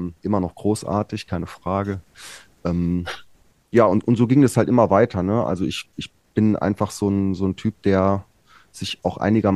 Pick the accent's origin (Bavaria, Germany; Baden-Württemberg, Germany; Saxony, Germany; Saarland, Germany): Saarland, Germany; Honzrath; now in Cologne, Germany; Ich komme wie du ursprünglich aus dem Saarland, bin in Dillingsaar geboren, in Honsrath aufgewachsen.